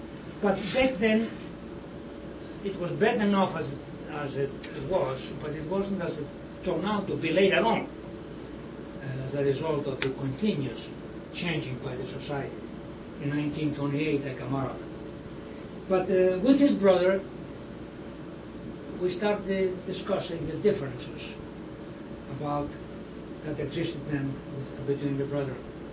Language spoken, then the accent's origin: English; Pittsburgh, Pennsylvania, United States; So one time he came into Pittsburgh, then after the convention. That's what my hometown was then, and still is.